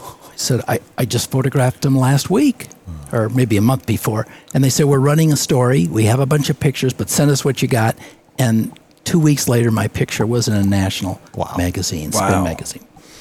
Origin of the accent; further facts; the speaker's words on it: Minneapolis, Minnesota, United States; I'm from Minneapolis.